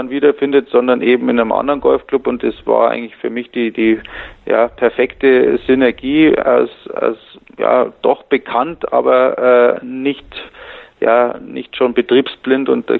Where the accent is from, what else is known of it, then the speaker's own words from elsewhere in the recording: Erding, Bavaria, Germany; Ich bin nämlich Erdinger und ich bin in Erding-Grünbach groß geworden, dem Nachbarclub quasi